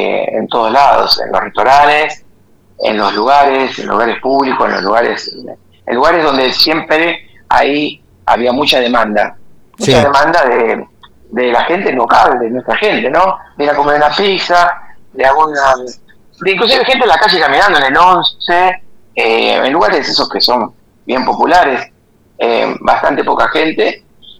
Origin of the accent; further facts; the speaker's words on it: Argentina; Como argentino me duele ver cosas que creo que no están como uno le gustaría que estén.